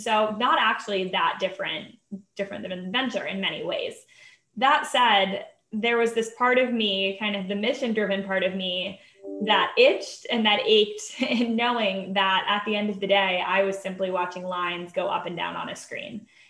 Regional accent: North Carolina, United States; And so I grew up in North Carolina to an immigrant mother, working mom, and a little bit of a hippie dad, which was, I would say, a bit unconventional given the more conservative neighborhood that we lived in.

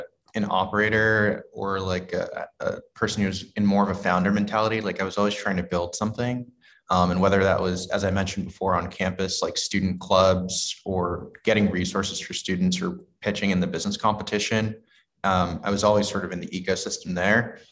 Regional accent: New York City, New York, United States; I grew up in the Bronx in New York, so it's kind of coming full circle, joining Primary.

